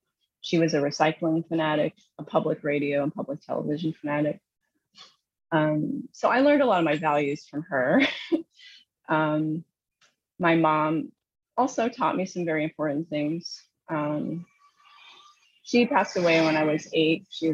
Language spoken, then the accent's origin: English; Indiana, United States; I grew up in Southern Indiana. I was raised by my mom and my grandmother and my cousin